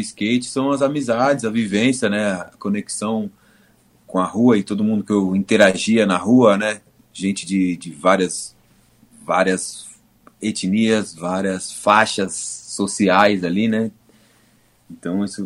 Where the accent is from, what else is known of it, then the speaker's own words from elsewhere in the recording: São Paulo, Brazil; Em São Paulo mesmo, Zona Norte, Vila Maria, né, sou cria aqui do Carandiru Family, né, a pista de skate onde era a antiga casa de detenção, também cria do Sacolão Skate, e aí vim daqui, essa é a minha área.